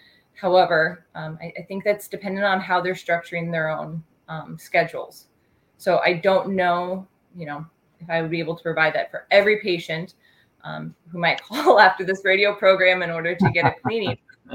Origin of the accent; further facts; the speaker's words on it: Iowa, United States; now in New Hampshire, United States; I'm originally from Iowa. And although I served in multiple locations across the country, this was my first time living in New Hampshire.